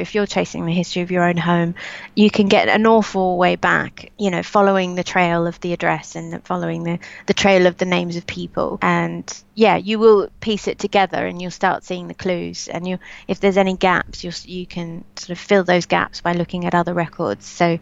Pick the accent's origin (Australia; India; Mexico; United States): Australia; I grew up in Australia.